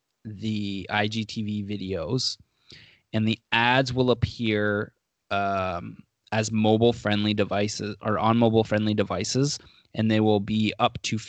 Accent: Canada; because when we're Canadian.

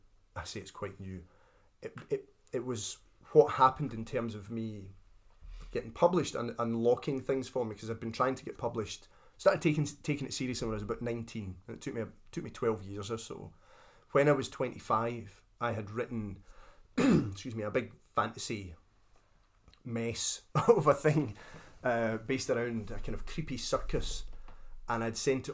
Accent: Scotland, United Kingdom; and I'm Scottish, would it still have? Does it need to be set in Glasgow to capture that essence?

